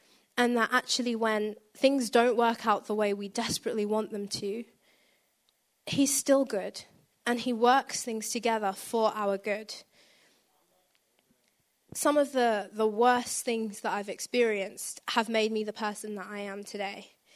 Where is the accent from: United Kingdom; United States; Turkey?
United Kingdom; London; in case you can't tell, I'm from London.